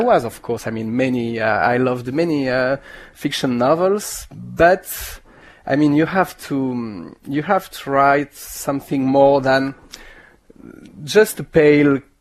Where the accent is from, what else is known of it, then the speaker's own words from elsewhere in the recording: Paris, Île-de-France, France; English is a second language; now in Melbourne, Australia; I was born in Paris and I grew up in the suburb of Paris.